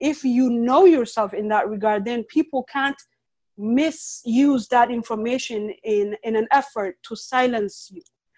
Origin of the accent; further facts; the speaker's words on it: Oromia, Ethiopia; now in United States; I'm a Muslim Oromo woman. I am from Harargue, and that also has a different, you know, sets of experiences and exposures.